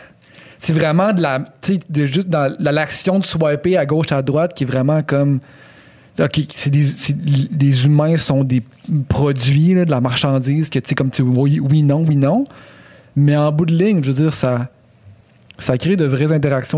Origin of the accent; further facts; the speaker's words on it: Quebec, Canada; Québec. Ben, tu sais, là, j'étais à Montréal.